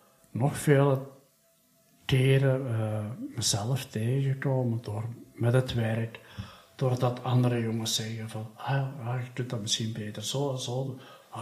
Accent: Halen, Flanders, Belgium; also born or lived in Tongeren; Ik ben niet in Halen geboren, maar daar heb ik dan gewoond. Ik ben in Tongeren geboren. Maar dan vanuit Halen ben ik vertrokken naar Hasselt. Van Hasselt naar Tongeren.

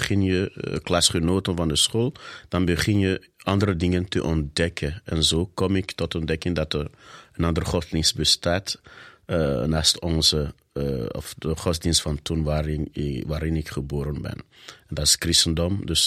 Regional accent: Benin; Dutch is a second language; moved away as an adult; now in Belgium; Ik ben afkomstig van Benin. Benin, voor degenen die het niet kennen, dat ligt in West-Afrika tussen Nigeria en Togo. Een Franstalige gebied. Daar ben ik geboren en opgegroeid.

